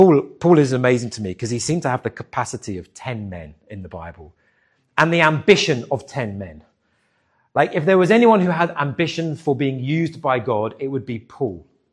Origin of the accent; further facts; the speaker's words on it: England, United Kingdom; And as an Englishman, I was very thrown.